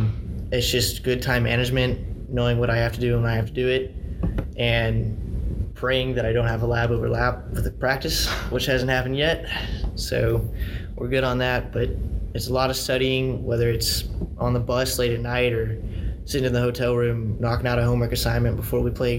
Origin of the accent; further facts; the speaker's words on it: Huntsville, Alabama, United States; Yeah, so I'm from Huntsville, Alabama. I'm a local kid, born and raised in Alabama my whole life.